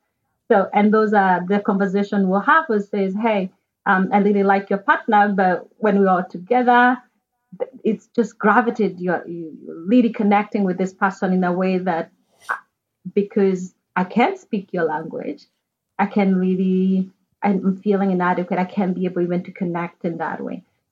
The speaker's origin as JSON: {"language": "English", "country": "Kenya", "said": "back in Kenya, I'm from Kenya originally."}